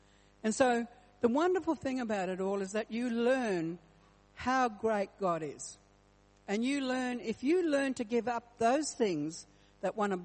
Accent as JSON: {"language": "English", "town": "Point Pearce", "region": "South Australia", "country": "Australia", "tie": "born or raised there", "also_born_or_lived": "Adelaide", "said": "I grew up on Point Pierce Mission on York Peninsula. They were my best years of my life, and I really enjoyed my time there, doing the old Nunga stuff, as we say."}